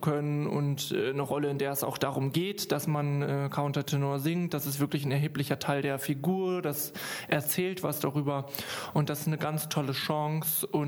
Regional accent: Bocholt, North Rhine-Westphalia, Germany; Als ich jünger war, so in der Pubertät, gab es so eine Musical, AG-Musical-Verein bei uns in Bocholt.

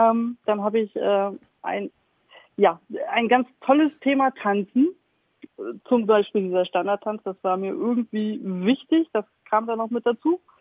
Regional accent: Stralsund, Mecklenburg-Vorpommern, Germany; born there; moved away as an adult; also born or lived in Hamburg; now in Elmshorn, Germany; Und ich bin kurz vor 44 Jahre alt. Gebürtige Stralsunderin, wer das nicht kennt, das ist in MacPom und führt genau auf die schöne Insel Rügen. Und bin seit meinem 21. Geburtstag Hamburgerin.

